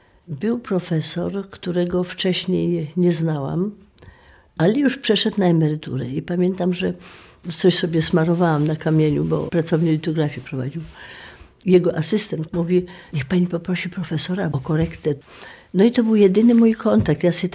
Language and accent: Polish; Kraków, Lesser Poland, Poland; Urodziłam się w Krakowie i tam skończyłam szkołę podstawową, liceum plastyczne, potem poszłam na akademię.